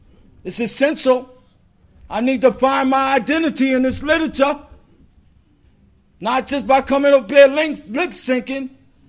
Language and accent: English; Brooklyn, New York, United States; I come from Brooklyn, right, and I like to thank Ocean City for having me